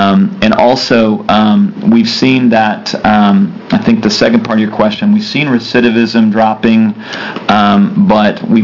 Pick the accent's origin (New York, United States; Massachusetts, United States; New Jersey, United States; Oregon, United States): Oregon, United States; Grants Pass; there's not the revenue that the county would have had from logging receipts in my hometown in Grants Pass